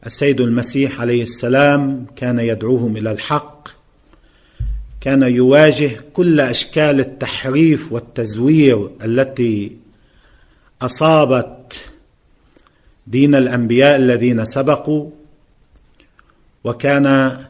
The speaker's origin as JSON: {"language": "Arabic", "country": "Lebanon", "said": "سواء اتجاه ما يجري اليوم في منطقتنا أو ما يجري عندنا في لبنان"}